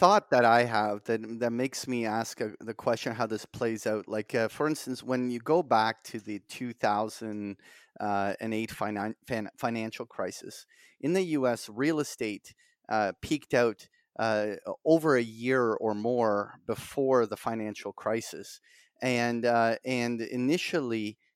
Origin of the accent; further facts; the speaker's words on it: Toronto, Ontario, Canada; now in Barbados; when I'm from Toronto, even though I'm in Barbados right now